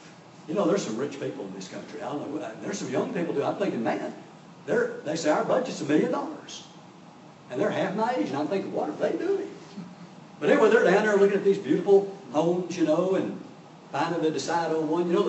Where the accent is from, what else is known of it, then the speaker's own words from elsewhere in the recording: Houston, Texas, United States; now in Texarkana, United States; I grew up in Houston, as most of you know. I live in Texarkana now.